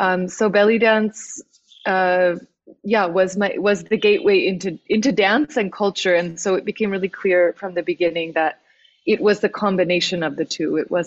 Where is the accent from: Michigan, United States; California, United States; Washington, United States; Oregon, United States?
California, United States; I mean, I grew up in California.